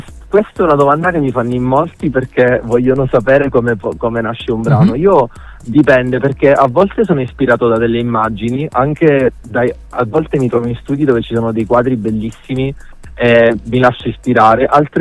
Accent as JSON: {"language": "Italian", "region": "Sicily", "country": "Italy", "said": "Papà è siciliano, io sono molto legato alla mia terra, alla mia Sicilia"}